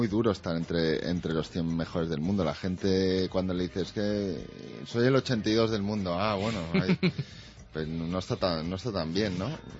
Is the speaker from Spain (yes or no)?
yes; Spain; yo soy me siento muy español